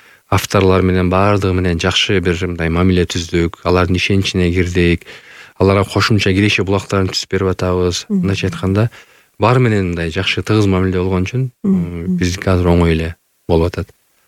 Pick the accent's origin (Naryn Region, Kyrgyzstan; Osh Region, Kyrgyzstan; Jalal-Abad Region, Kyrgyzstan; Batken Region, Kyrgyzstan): Jalal-Abad Region, Kyrgyzstan; Баягы түштүк тарапта Өзбекстанга жакын болгон үчүн баягы тилин жакшы түшүнөбүз. Мен өзүм да Жалаттан болом.